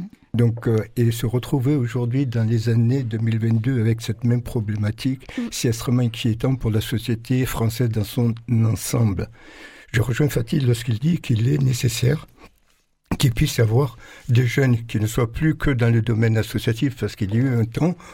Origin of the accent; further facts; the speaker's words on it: Marseille, Provence-Alpes-Côte d'Azur, France; comme heureusement j'étais de Bisserine, donc je connaissais un peu le public et non seulement les quartiers, puisque venant de là